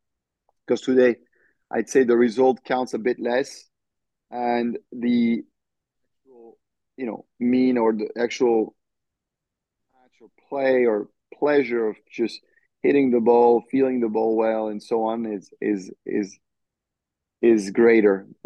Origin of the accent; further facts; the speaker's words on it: France; representing France, you know, representing my home country to play in the international events for 10 years